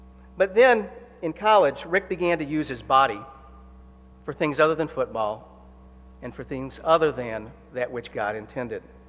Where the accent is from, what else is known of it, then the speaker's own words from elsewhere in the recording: Phoenix, Arizona, United States; I grew up in Phoenix, Arizona. And I was the oldest of three.